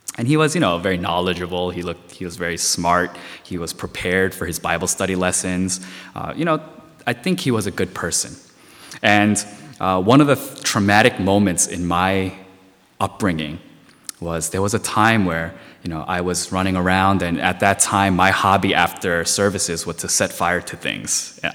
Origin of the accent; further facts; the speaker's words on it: New York, United States; I'm going to share with you several traumatic moments in my life as a Christian boy growing up in New York.